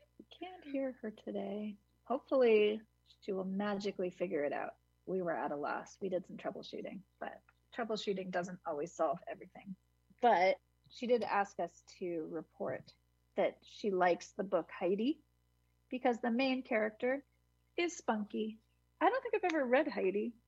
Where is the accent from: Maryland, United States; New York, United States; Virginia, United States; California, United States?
New York, United States; Hudson